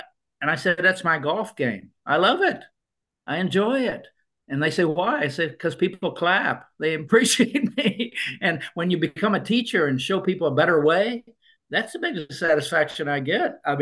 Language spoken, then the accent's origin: English; Oklahoma, United States; I grew up in Oklahoma on a farm.